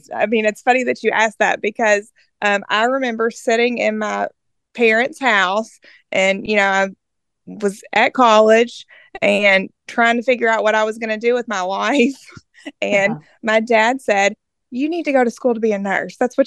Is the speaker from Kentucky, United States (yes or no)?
yes; Owensboro, Kentucky, United States; I grew up in Owensboro, Kentucky. It's a small town in, Kentucky, and I was raised, by two Christian loving parents.